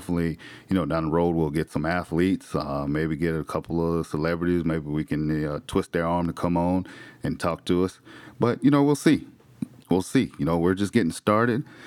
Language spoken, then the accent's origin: English; South Carolina, United States; You know, I'm born and raised in South Carolina. I love South Carolina.